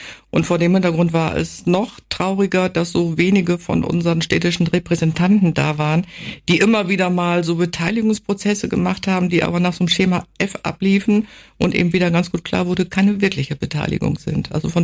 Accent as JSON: {"language": "German", "town": "Wilhelmshaven", "region": "Lower Saxony", "country": "Germany", "said": "ich komme aus Wilhelmshaven"}